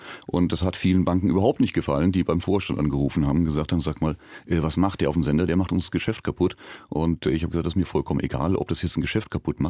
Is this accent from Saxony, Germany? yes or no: no; Baden-Württemberg, Germany; Und ich komme aus dem Dorf, aus dem Badischen. Und das ist ganz, ganz weit weg von dieser großen Finanzwelt.